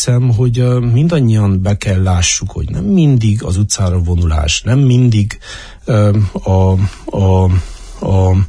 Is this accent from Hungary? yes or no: no; Covasna, Romania; Én ízig-vérig szíke ember vagyok, három széken nőttem föl